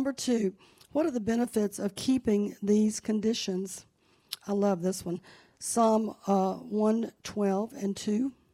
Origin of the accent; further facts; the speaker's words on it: Laurel, Mississippi, United States; I've got my cousin Ronnie in Laurel, Mississippi. Who's seen the hometown show? That's my hometown.